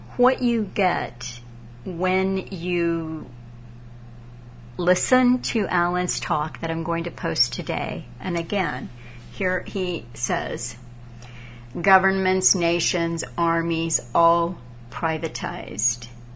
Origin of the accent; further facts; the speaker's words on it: United States; I want to say privacy, but I'm an American.